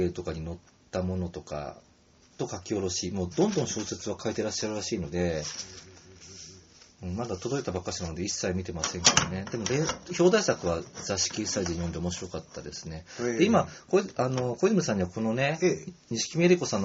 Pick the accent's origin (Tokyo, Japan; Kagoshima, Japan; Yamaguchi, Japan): Tokyo, Japan; born there; 僕は結構、まあ、一応東京隅っこ生まれだけど